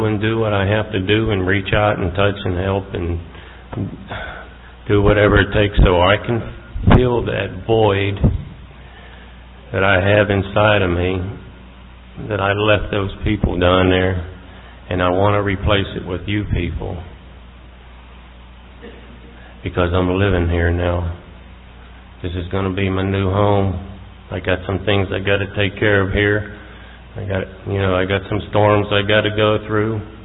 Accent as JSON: {"language": "English", "region": "the South", "country": "United States", "said": "being that I'm from the South"}